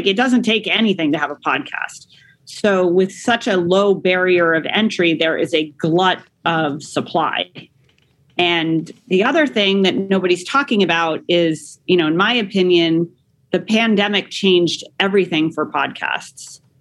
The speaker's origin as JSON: {"language": "English", "town": "Denver", "region": "Colorado", "country": "United States", "tie": "born there", "said": "I was born in Denver, Colorado."}